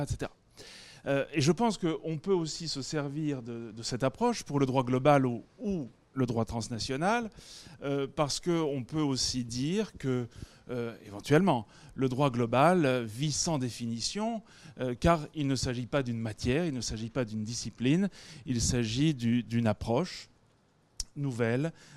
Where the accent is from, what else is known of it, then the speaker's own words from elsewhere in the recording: Nice, Provence-Alpes-Côte d'Azur, France; je suis niçois, je viens de l'école de Nice